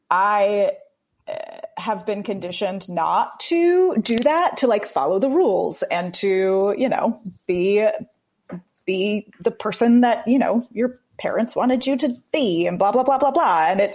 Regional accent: the South, United States; I'm from the South and that's just what you have to do to to make effectual change long term.

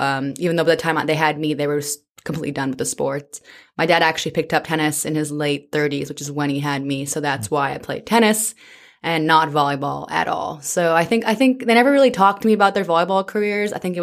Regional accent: British Columbia, Canada; I grew up in British Columbia from the age of 5 or so, and that's where I remember playing on, you know, outdoor courts

